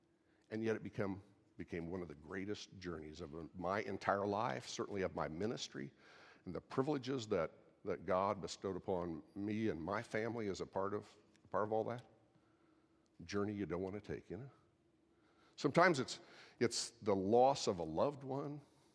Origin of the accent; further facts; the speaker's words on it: Farmersburg, Indiana, United States; I'm from Farmersburg, Indiana, in Sullivan County. I'm the country kid, you know.